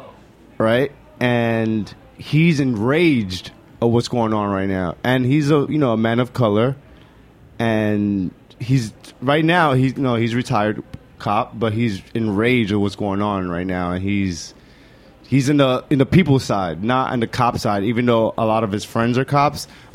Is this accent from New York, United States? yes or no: yes; New York, United States; I was born in Bushwick, raised in the Lower.